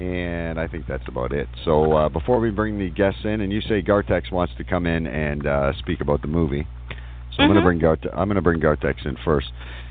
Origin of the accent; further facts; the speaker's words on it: Canada; Now, is it because I'm Canadian, or do people normally take out the cat?